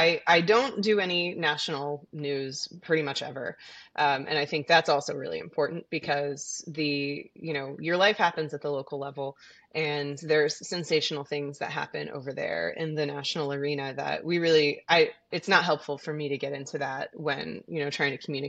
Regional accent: Missouri, United States; also born or lived in Boston / California; now in Burlington, United States; I grew up in Missouri. I went to school at BU, Boston University, and left for California for 5 years and then came back and lived in a neighboring town and then moved to Burlington.

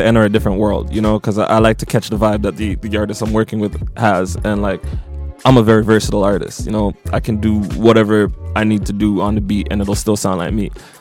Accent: Jamaica; now in Canada; I grew up in Jamaica, so, you know, like, that's me. And I also have the Canadian side as well, so I throw in like Toronto slang, the Toronto terminology

